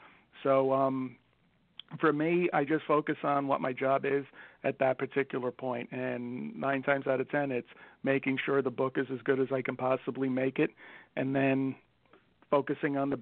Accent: New York, United States; accent: Bronx; Sorry, my Bronx accent got in the way there for a little bit.

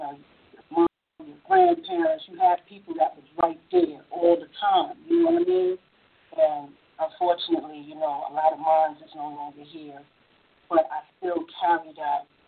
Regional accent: Queens, New York, United States; Yeah, I can relate to that because I'm also from South Jamaica, Queens, and it's not it wasn't easy, you know, in our time.

